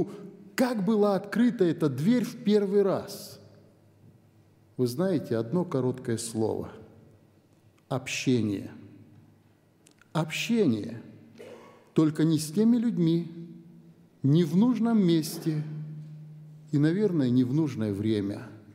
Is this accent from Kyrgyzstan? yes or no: yes; Chüy Region, Kyrgyzstan; moved away; Я из Чуйской долины, я вырос в Киргизии, где все это было повсеместно.